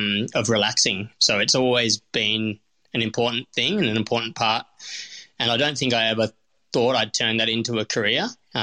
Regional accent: North Fremantle, Western Australia, Australia; I grew up in North Fremantle.

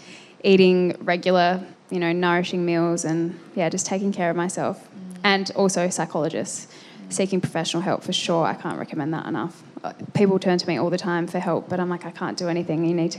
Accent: Adelaide, South Australia, Australia; I grew up in Adelaide.

